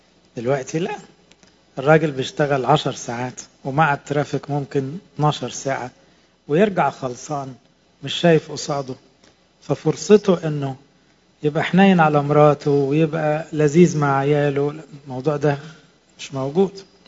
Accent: Egypt; احنا عندنا في مصر

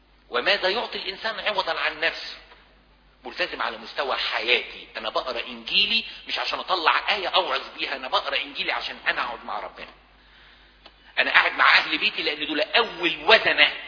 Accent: Egypt; احنا عندنا في مصر

